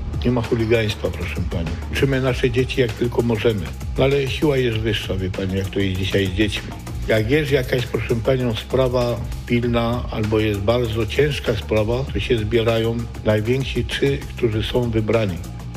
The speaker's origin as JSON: {"language": "Polish", "town": "Poznań", "region": "Greater Poland Voivodeship", "country": "Poland", "tie": "born or raised there", "said": "Mieszkam w Poznaniu od urodzenia."}